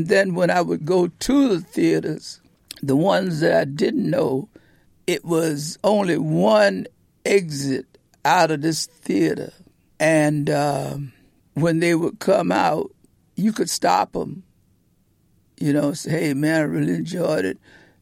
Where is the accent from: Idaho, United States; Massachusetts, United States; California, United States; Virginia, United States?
Virginia, United States; Portsmouth; Portsmouth, Virginia.